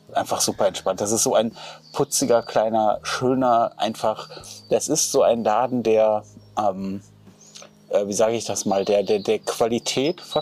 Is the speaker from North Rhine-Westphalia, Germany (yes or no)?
yes; North Rhine-Westphalia, Germany; ich komme ja auch aus dem Ruhrgebiet, ich komme ja auch aus einer Currywurst-Region